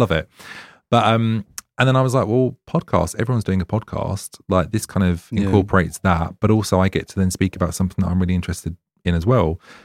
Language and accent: English; East of England, United Kingdom; because I was involved in organizing a pride in my hometown.